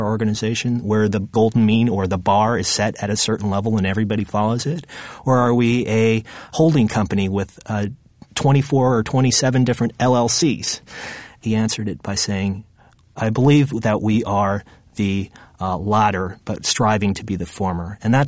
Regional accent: California, United States; One of my first experiences as a person that was growing up in the Bay Area was actually taking a tour at Lawrence Livermore Laboratory.

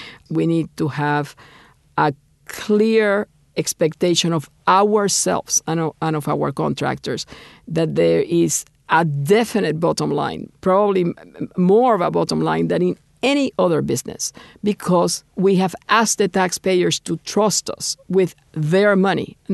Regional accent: Puerto Rico; moved away as an adult; also born or lived in Cuba; I was born in Cuba. My parents fled Castro's revolution in 1961. I was born in 58. So I was 3 years old, you know, when my parents left Cuba, and I was raised in Puerto Rico.

